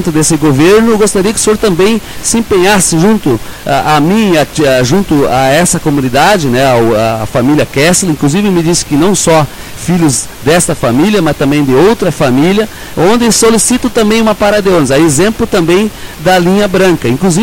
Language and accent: Portuguese; Rincão do Espraiado, Brazil; eu sou do Rincão do Espraiado, né?